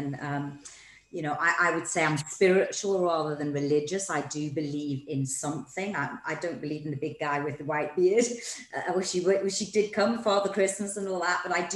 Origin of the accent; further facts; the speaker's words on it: Newcastle, North East England, United Kingdom; I'm from Newcastle